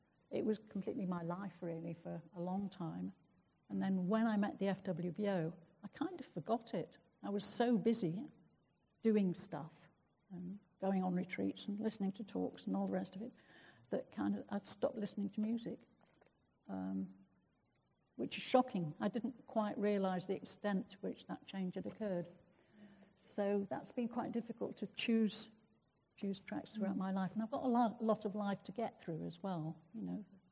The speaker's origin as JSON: {"language": "English", "town": "Liverpool", "region": "North West England", "country": "United Kingdom", "tie": "born or raised there", "also_born_or_lived": "Scarborough", "said": "But when the war ended, we moved over to Liverpool."}